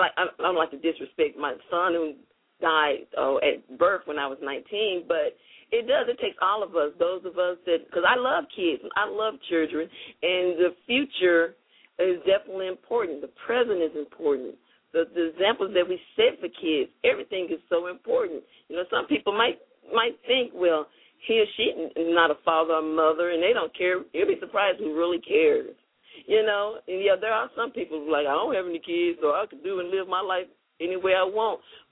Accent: Jackson, Mississippi, United States; but we grew up together in Jackson Public Schools here in Mississippi

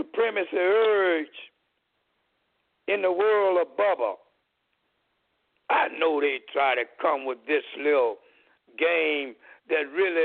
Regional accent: the South, United States; I grew up in the South. The majority of supporters of segregation in my city were not rabid racists.

